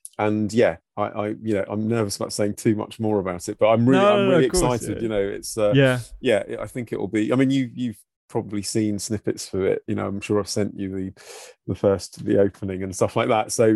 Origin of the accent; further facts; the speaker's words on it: Brighton, South East England, United Kingdom; because obviously that was my hometown where I grew up, and I'm not going to have many links there anymore apart from them.